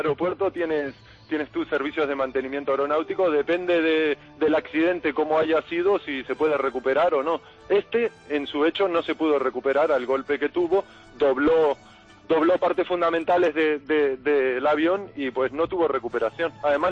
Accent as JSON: {"language": "Spanish", "country": "Uruguay", "said": "Yo soy uruguayo. En mi país mucha gente utiliza los aviones como medio de transporte"}